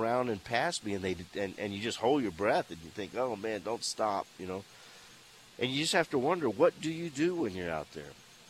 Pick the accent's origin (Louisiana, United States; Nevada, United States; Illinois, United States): Louisiana, United States; the young man from Louisiana comes from a town that's not more than 5 miles from my hometown in Louisiana.